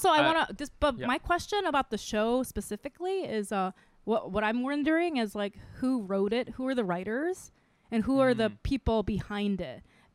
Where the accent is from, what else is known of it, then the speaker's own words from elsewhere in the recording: Micronesia; I grew up in Micronesia.